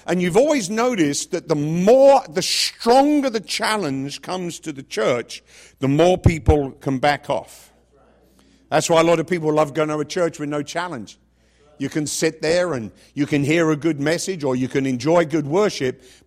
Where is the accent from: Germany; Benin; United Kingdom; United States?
United Kingdom; England; Growing up in England